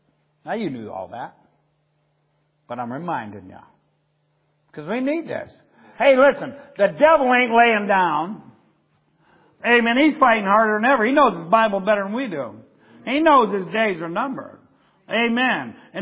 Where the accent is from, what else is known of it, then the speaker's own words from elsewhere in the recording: Ohio, United States; I tell people all over the country, I'm from Ohio, I'm from the Midwest.